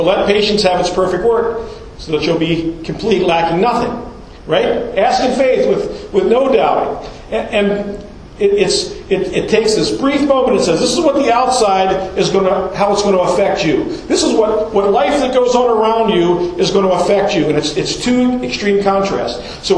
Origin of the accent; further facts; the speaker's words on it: Baltimore, Maryland, United States; That wasn't the way I grew up in Baltimore. It was a little more edge to life and conversation.